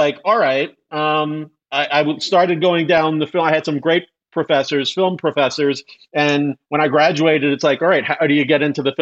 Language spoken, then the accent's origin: English; New York, United States; But so I'm from the East Coast, New York.